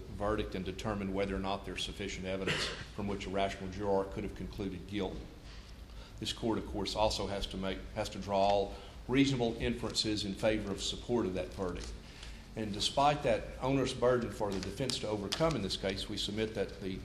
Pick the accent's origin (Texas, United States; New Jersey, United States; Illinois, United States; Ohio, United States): Texas, United States; Beaumont; from Beaumont, Texas